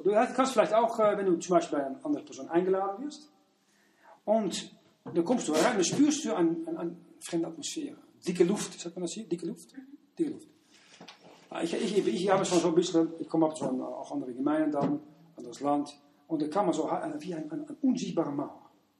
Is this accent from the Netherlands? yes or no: yes; Netherlands; Wenn ich nach als Niederländer muss ich mein Land vertreten